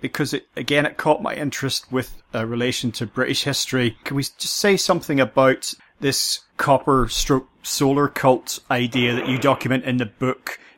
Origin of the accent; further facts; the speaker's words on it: Ireland; I grew up in Ireland, but it might as well have been the same experience.